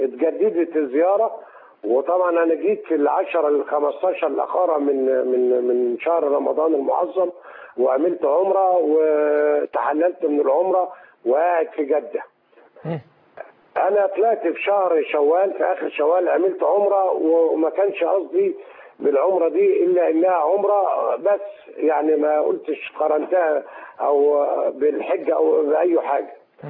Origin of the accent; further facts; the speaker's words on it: Egypt; انا من مصر وجيت للسعودية في زيارة.